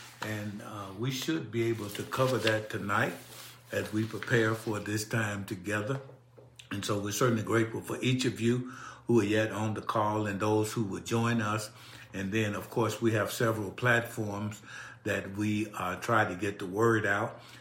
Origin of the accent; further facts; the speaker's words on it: Birmingham, Alabama, United States; You all know I'm from Birmingham, and we had a chance to move around a little bit.